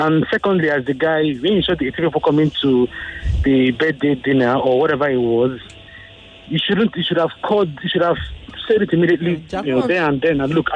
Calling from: Yaba, Lagos, Nigeria; I'm calling from Yaba.

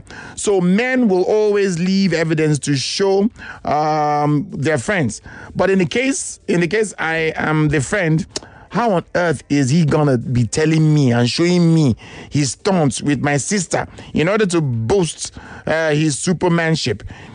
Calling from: Calabar, Cross River, Nigeria; from Calabar South.

